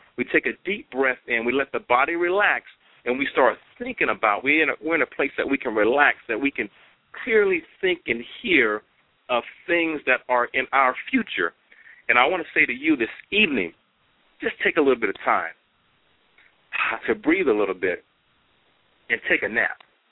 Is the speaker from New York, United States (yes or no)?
no; Florida, United States; now in San Jose, United States; I grew up in Florida. I'm a country boy. I came out to California to attend San Jose State University many years ago and decided to stay in San Jose.